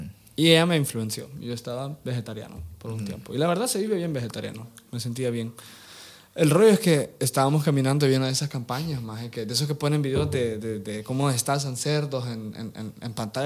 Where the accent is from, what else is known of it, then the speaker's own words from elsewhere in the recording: Honduras; Literalmente porque somos hondureños nos conocimos.